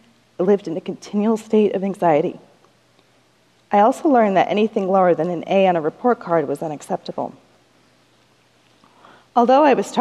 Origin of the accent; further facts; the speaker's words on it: Omaha, Nebraska, United States; born there; I was born in Omaha, Nebraska in 1979 to a hairdresser and a flyboy.